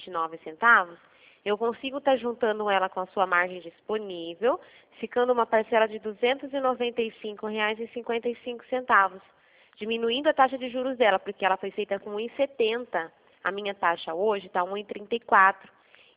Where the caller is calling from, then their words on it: Limeira, São Paulo, Brazil; aqui da cidade de Limeira